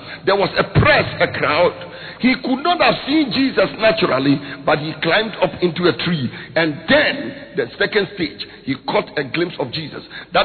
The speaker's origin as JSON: {"language": "English", "region": "northern Ghana", "country": "Ghana", "tie": "born or raised there", "said": "I was born in the north. I grew up in the north. I am still living in the north. I came from Bogatanga yesterday."}